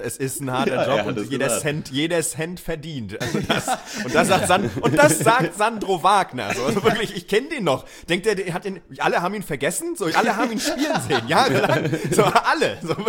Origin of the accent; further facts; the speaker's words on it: Bremen, Germany; als Bremer